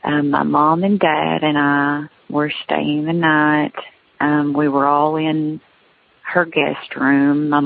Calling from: Kentucky, United States; I am calling from Kentucky. This is my third time calling in.

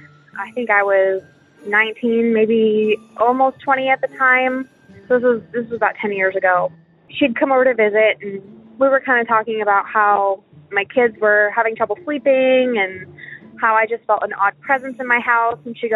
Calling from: Texas, United States; I'm calling from Texas, but this call is from Montana.

